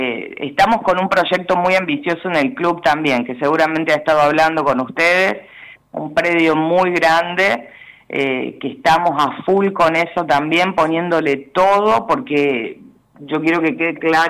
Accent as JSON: {"language": "Spanish", "town": "Brinkmann", "region": "Córdoba", "country": "Argentina", "tie": "born or raised there", "said": "Los que somos hijos de Brinkmann, hemos vivido acá, estudiado acá"}